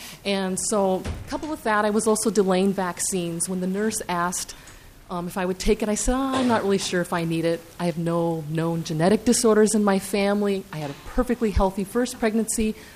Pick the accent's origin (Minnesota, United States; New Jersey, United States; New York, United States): Minnesota, United States; Brooklyn Park; I am a parent from Brooklyn Park.